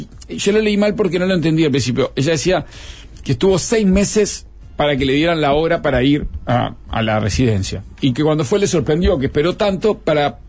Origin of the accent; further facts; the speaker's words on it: Argentina; moved away as an adult; now in Uruguay; Soy argentina, hace 2 años que vivo en Uruguay y sigo sin poder asimilar el costo de vida.